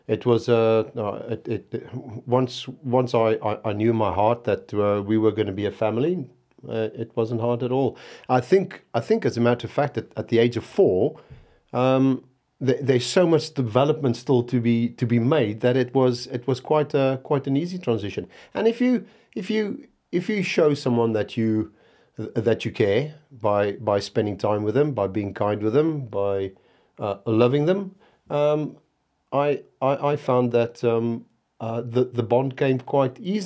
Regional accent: South Africa; growing up in South Africa, rugby's in my blood

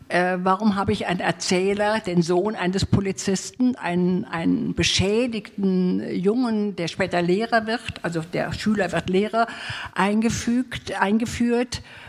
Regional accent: Trier, Rhineland-Palatinate, Germany; wie kann ich ein Panorama aus meiner Heimatstadt Trier schreiben

